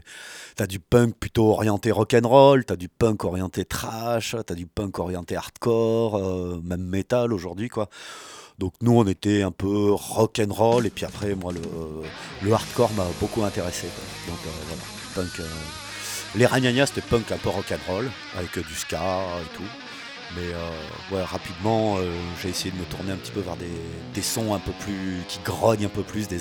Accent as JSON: {"language": "French", "town": "Mende", "region": "Occitanie", "country": "France", "tie": "born or raised there", "said": "j'ai fait de la batterie pendant 2 ans quand j'étais ado à Mende."}